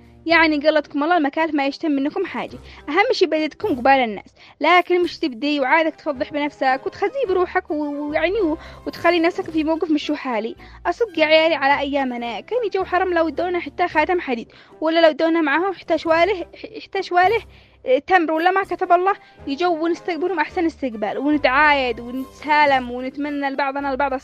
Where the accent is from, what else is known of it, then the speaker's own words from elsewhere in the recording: Yemen; احنا من اهل اليمن